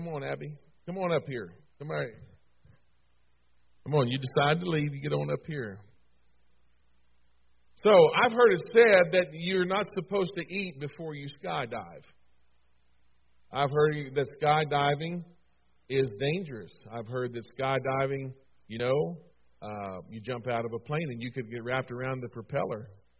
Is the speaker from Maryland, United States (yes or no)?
yes; Maryland, United States; Of course, I was from Maryland, so I was a Yankee for sure.